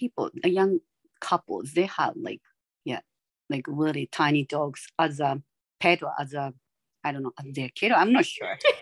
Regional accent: Kanazawa, Ishikawa, Japan; I was born in Japan and then I grew up in Kanazawa, which is like 7 hours drive from Tokyo. So I grew up in countryside.

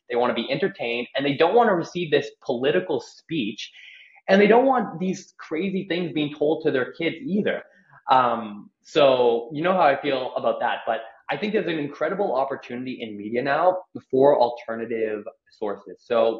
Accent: Canada; You know, and I'm Canadian too, to mention.

